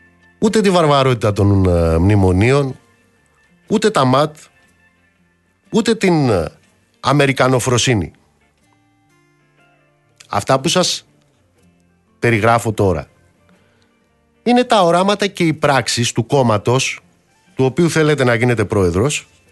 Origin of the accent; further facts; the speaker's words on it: Amaliada, Western Greece, Greece; στην πατρίδα μου κάτω στην Αμαλιάδα